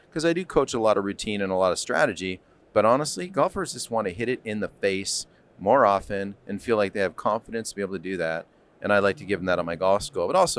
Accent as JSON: {"language": "English", "town": "Toronto", "region": "Ontario", "country": "Canada", "tie": "born or raised there", "said": "Like I said, I grew up in Toronto, played college golf in New Mexico State, played professionally for a few years."}